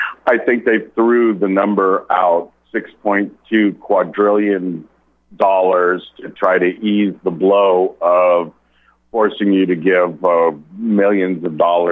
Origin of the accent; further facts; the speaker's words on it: Ireland; But I'm pink and I'm Irish, and I wasn't here when all these atrocities happened. But I was in Ireland